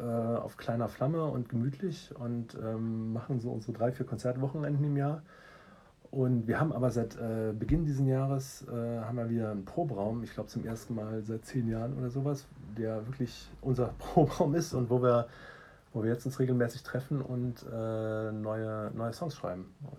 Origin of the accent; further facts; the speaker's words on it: Wuppertal, North Rhine-Westphalia, Germany; also ich komme aus Wuppertal